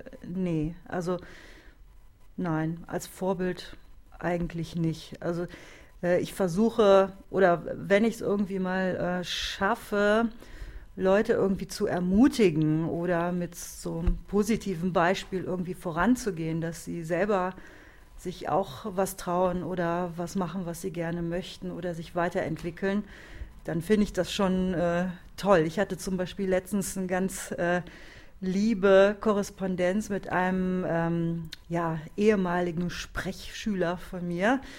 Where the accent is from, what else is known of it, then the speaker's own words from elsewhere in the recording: Cologne, North Rhine-Westphalia, Germany; born there; Und ich bin ja in Köln geboren